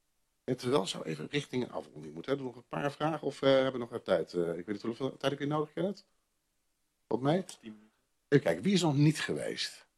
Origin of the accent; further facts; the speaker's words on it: Zwolle, Overijssel, Netherlands; Ik ben geboren en opgegroeid in Zwolle.